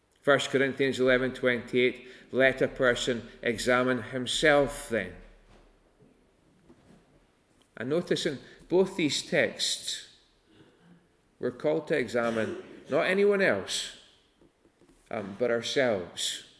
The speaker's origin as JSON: {"language": "English", "town": "Stornoway", "region": "Scotland", "country": "United Kingdom", "tie": "born or raised there", "said": "I am from Lewis. I was born in Stornoway."}